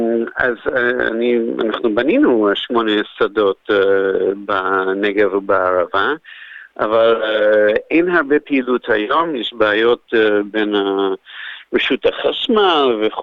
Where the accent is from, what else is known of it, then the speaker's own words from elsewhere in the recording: Boston, Massachusetts, United States; now in Israel; אז עליתי מבוסטון לקיבוץ קטורה ב-2006